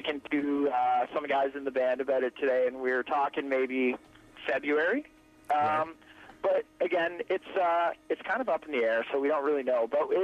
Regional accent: Canada; it's not because we're Canadian and super proud or something.

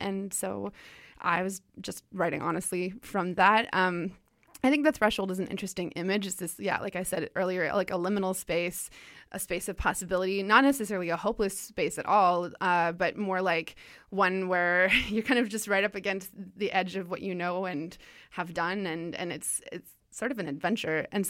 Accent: Calgary, Alberta, Canada; I grew up in Calgary.

